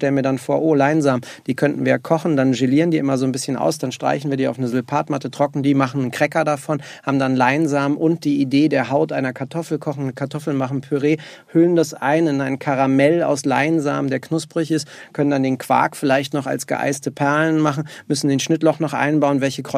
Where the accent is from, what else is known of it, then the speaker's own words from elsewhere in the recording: Berlin, Germany; ich bin Berliner